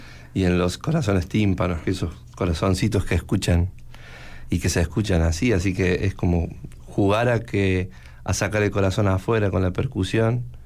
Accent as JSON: {"language": "Spanish", "region": "Córdoba", "country": "Argentina", "said": "soy de Córdoba, de Argentina."}